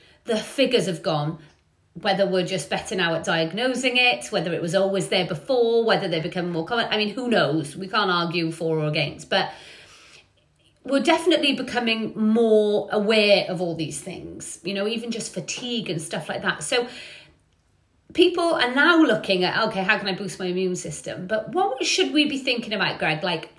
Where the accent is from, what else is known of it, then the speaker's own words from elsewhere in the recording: United Kingdom; That's so true. We're so British, aren't we?